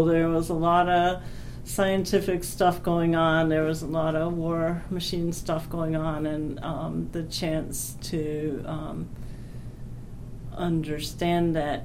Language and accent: English; Skokie, Illinois, United States; also born or lived in Chicago / Glencoe; Oh, I was born in Chicago, Illinois in 1951 and grew up in and around the city in the northern suburbs of Skokie. And when I was a sophomore in high school, my parents moved to Glencoe.